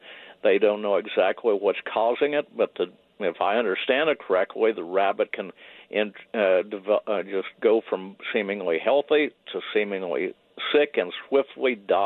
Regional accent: Kansas, United States; also born or lived in Utah; And even growing up in Kansas and spending time in Utah, I know to slow down

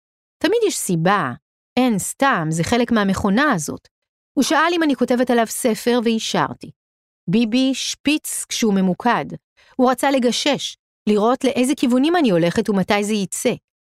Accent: Migdal HaEmek, Northern District, Israel; now in Tel Aviv, Israel; אני גדלתי במגדל העמק. ואיפה היה השמאל עבור האנשים במגדל העמק? אז אני מבינה את זה. אני אמנם חיה כבר יותר שנים בתל אביב

